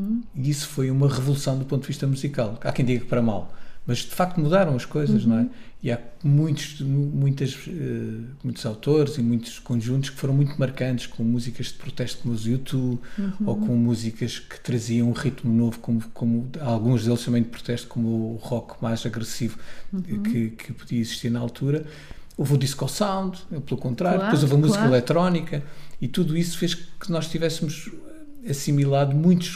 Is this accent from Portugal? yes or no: yes; Madeira, Portugal; also born or lived in Galicia, Spain; eu cresci, os meus primeiros anos de vida foi em Espanha, nasci na Galiza. E fui para a Madeira com 5 anos.